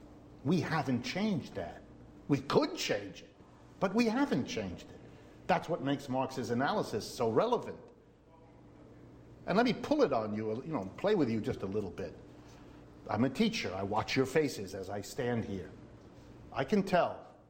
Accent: United States; born there; Both my parents were born in Europe, so I am the child. I was born in the United States

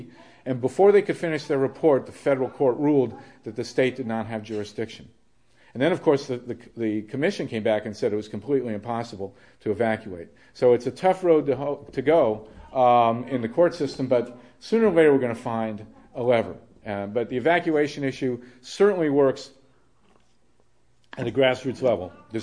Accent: Ohio, United States; You know, I grew up in Ohio, and I'd never heard of earthquakes before.

